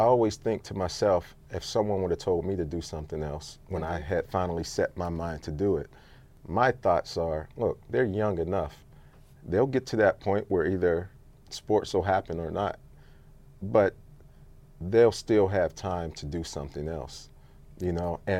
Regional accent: Pittsburgh, Pennsylvania, United States; because I'm from Pittsburgh

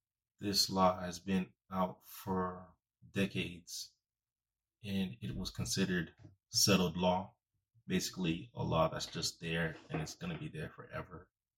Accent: United States; born there; I was born here. I am an American. But as you can see in the background, I'm also Haitian.

